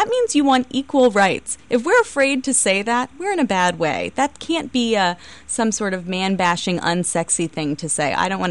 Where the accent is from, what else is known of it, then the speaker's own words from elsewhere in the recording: Philadelphia, Pennsylvania, United States; now in New York, United States; so I'm still a Philadelphian, but I always wanted to try my hand there